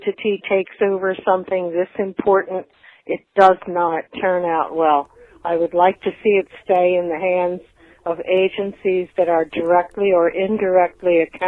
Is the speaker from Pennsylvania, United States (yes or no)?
yes; Philadelphia, Pennsylvania, United States; I'm from Philadelphia.